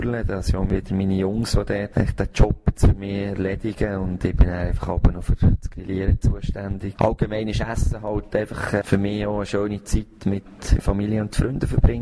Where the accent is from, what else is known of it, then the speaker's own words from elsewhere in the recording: Oberscherli, Bern, Switzerland; Aufgewachsen bin ich in Oberscherli. Das ist ein ganz kleiner Ort in der Region Könitz, 15 Minuten von Bern.